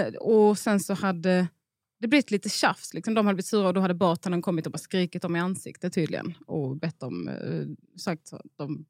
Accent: Bjärnum, Skåne, Sweden; jag är från Bjärnum utanför Hässleholm.

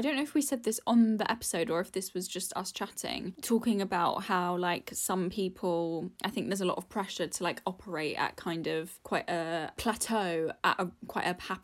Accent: United Kingdom; And I think just being British anyway, being brought up in the UK

